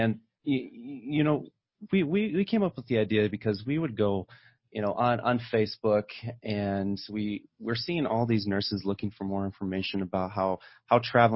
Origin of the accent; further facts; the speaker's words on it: South Dakota, United States; now in Colorado, United States; I grew up in South Dakota